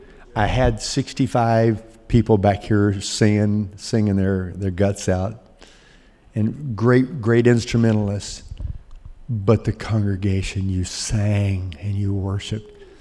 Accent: Mobile, Alabama, United States; he and I grew up together in Mobile. His mom and dad were pastors of our home church.

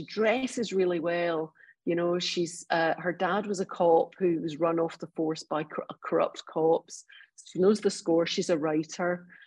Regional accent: Paris, Île-de-France, France; I grew up in Paris where racial divides were very different.

